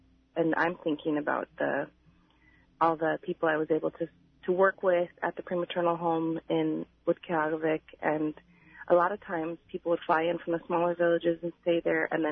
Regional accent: Utqiagvik, Alaska, United States; I'm from Utqiagvik, and there I ran the prematernal home for 5 years.

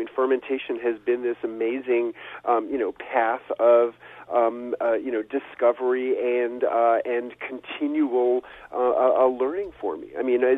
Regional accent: New York City, New York, United States; the first was as a kid growing up in New York City, I loved sour pickles.

